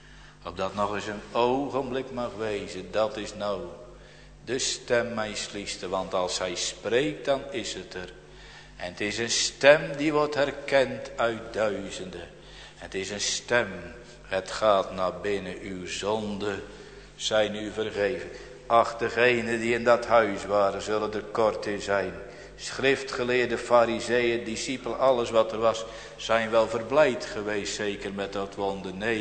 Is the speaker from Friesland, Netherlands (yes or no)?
no; Strijensas, South Holland, Netherlands; born there; aan de plaats mijner geboorte waar ik vandaan kom, een klein dorp, Strijensas in de Hoekse Waard gelegen.